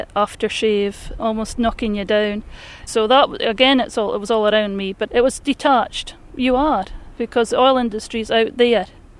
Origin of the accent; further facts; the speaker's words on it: Scotland, United Kingdom; Well, I was born and brought up on the Black Isle, and in the 70s I actually witnessed the oil boom coming to the north